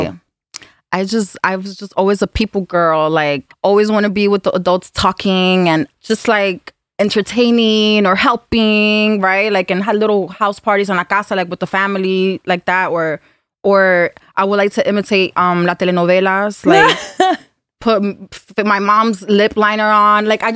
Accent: New York City, New York, United States; because I was raised, so I'm from Dyckman, which is like near Washington Heights area, right. New York, right?

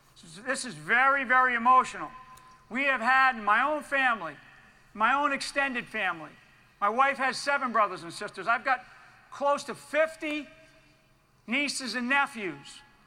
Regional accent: Rhode Island, United States; I'm from up in the state of Rhode Island, where I grew up in the New England area.

